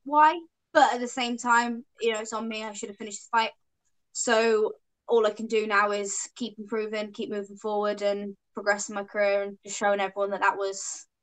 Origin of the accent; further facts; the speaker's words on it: United Kingdom; because obviously I'm British